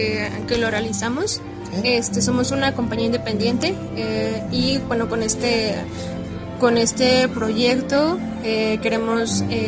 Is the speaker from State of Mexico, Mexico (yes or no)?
yes; Toluca, State of Mexico, Mexico; Venimos con el … Venimos desde el Estado de México, de la ciudad de Toluca.